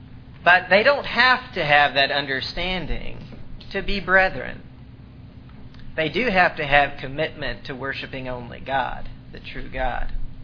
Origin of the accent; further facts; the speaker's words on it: Alabama, United States; I grew up in Alabama, and the area where we were, there's lots of faithful congregations.